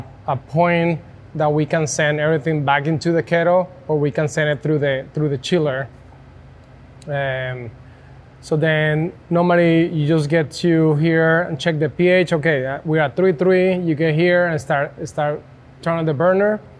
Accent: Colombia; And I grew up in Colombia getting on top of a tree, grabbing guavas and eating guavas at my grandma's farm.

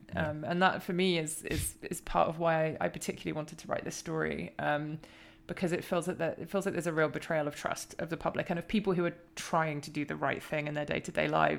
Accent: United Kingdom; Well, I am British, and London is by many estimates the money laundering capital of the world.

